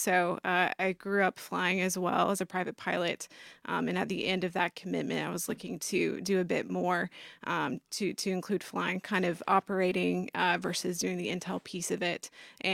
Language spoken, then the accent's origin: English; North Carolina, United States; now in Madison, United States; I grew up in North Carolina, so I'm not a Wisconsin a Wisconsin local, though I am calling Madison home now because we've fallen in love with the area.